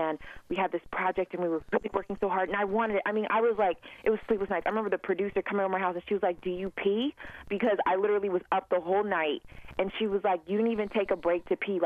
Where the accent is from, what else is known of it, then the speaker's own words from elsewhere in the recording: Nigeria; also born or lived in United States; it comes from my background, like being Nigerian. Like, you know, I also grew up in Nigeria. I was born in the U.S., but I actually grew up in Nigeria.